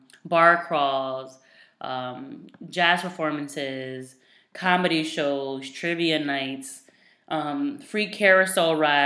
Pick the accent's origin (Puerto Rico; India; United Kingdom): Puerto Rico; I'm from Puerto Rico, and my boyfriend's never been, so he met my family